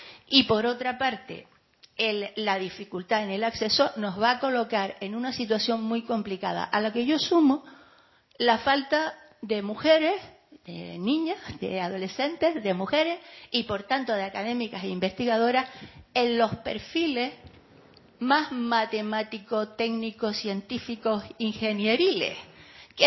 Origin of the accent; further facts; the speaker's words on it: Canary Islands, Spain; como ex diputada y como ciudadana canaria